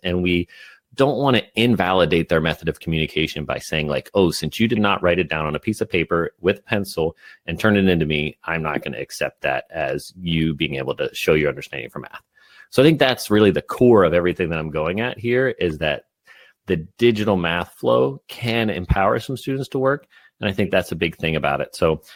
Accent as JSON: {"language": "English", "region": "West Virginia", "country": "United States", "tie": "born or raised there", "said": "I grew up in West Virginia and then continued to move west after that."}